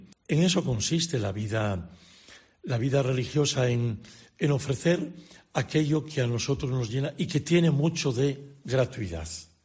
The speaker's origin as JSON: {"language": "Spanish", "region": "Asturias", "country": "Spain", "also_born_or_lived": "Castile and León", "said": "yo soy también español, asturiano, me he movido mucho durante 16 años por Castilla y León, he estado muchas veces en Zamora."}